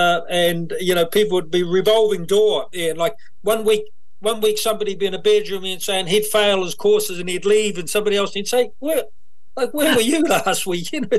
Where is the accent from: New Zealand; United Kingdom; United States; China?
New Zealand; I grew up in a small rural township, and it's just south of Christchurch, about an hour's drive. Very much a farming community.